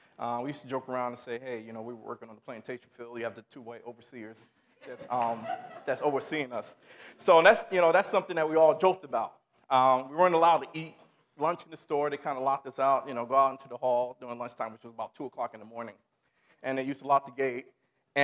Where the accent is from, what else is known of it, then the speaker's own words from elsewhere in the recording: Maplewood, United States; everything in between, especially growing up in Maplewood.